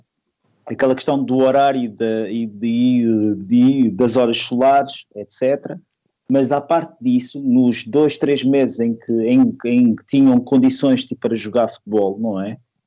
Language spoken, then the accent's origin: Portuguese; Funchal, Madeira, Portugal; eu venho do Funchal, no Funchal, na minha rua, eu tinha dois clubes de futebol